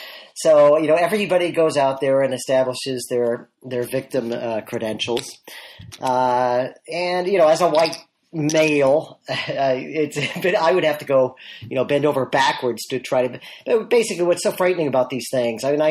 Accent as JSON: {"language": "English", "town": "Los Angeles", "region": "California", "country": "United States", "tie": "born or raised there", "said": "And so I grew up in Los Angeles area, and I was in a magic club, the Long Beach Mystics, and it was my local magic club"}